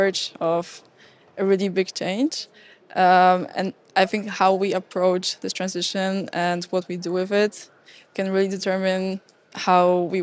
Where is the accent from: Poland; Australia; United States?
Poland; Well, since I come from Poland, it is a very, very big topic for me.